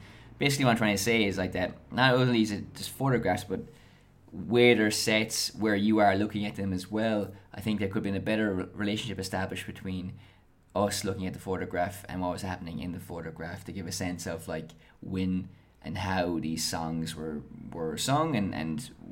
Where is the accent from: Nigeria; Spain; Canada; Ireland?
Ireland; moved away; I am an Irish immigrant, and obviously as an Irish person I'm familiar with what music represents in our culture